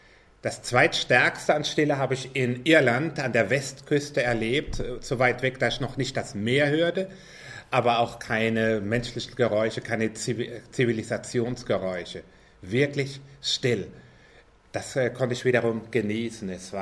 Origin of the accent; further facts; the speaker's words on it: Rhineland-Palatinate, Germany; born there; accent: Palatine; now in Sauerland, Germany; Ich komme aus dem Sauerland. Das ist unterhalb von Dortmund, oberhalb von Siegen. Bin aber gebürtiger Pfälzer, wie man am Slang hört.